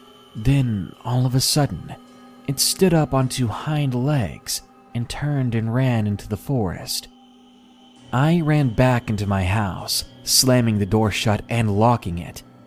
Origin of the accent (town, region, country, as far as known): Massachusetts, United States; born or raised there